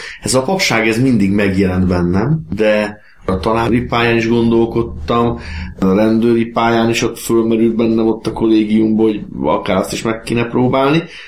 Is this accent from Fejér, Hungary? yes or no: yes; Székesfehérvár, Fejér, Hungary; born there; Székesfehérváron születtem 1974-ben